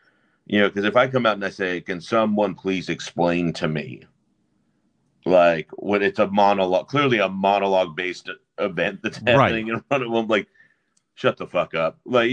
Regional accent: Fort Worth, Texas, United States; I'm from Fort Worth, but I started in Portland, Oregon.

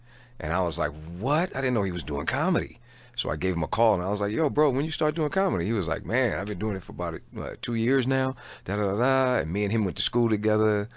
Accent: San Francisco, California, United States; also born or lived in Seattle, United States / Anchorage, United States; Yeah. Well, actually, I grew up in San Francisco. That's where I'm from.

